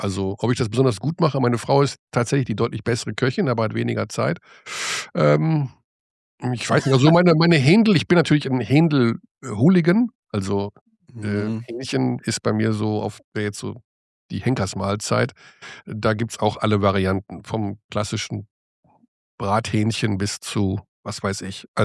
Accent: North Rhine-Westphalia, Germany; Also ich bin ja aus Westfalen.

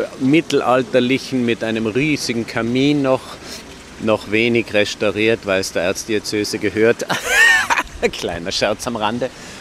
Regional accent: Tyrol, Austria; now in Vienna, Austria; Das ist für mich als Tiroler, als Gebirgstiroler unmöglich.

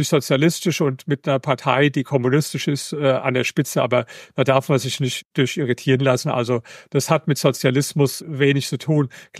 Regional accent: Germany; ich komme ja hier aus Deutschland.

